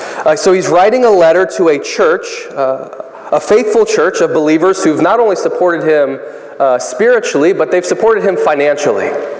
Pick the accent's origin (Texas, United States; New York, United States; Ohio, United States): New York, United States; I'm from New York. We have good pizza in New York.